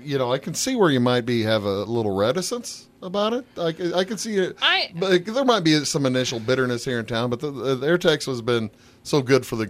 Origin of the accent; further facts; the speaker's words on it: Fairfield, Illinois, United States; somebody would ask me where I'm from, I'd say, well, I'm from Fairfield, Illinois.